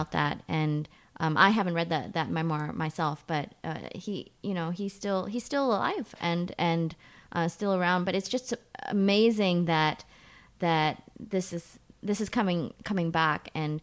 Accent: United States; I mean, at the end of the day, instance, I'm an American citizen.

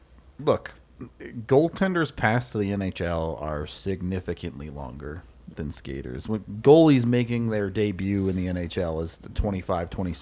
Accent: Texas, United States; born there; Okay, well, I was born in Texas.

